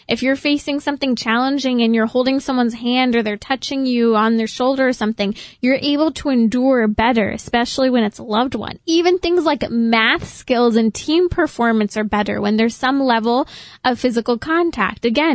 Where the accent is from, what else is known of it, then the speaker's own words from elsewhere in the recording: Lake Arrowhead, California, United States; I grew up in Lake Arrowhead.